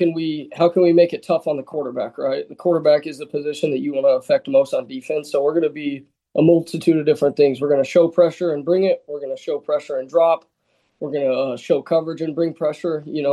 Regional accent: Gillette, Wyoming, United States; So I'm originally from Gillette, Wyoming. My dad was a head high school football coach for 14 years

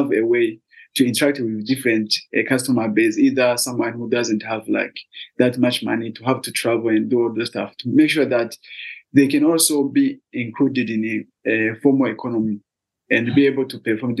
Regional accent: Shombo, Burundi; English is a second language; and I'm from Shombo, which is one of the rural areas, and it's not that populated, and we have less access to financial services.

